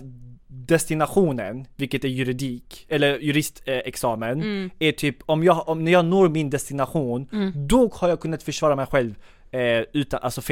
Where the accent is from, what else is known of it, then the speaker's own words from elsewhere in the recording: Sweden; jag är stolt svensk, jag är född här, jag älskar Sverige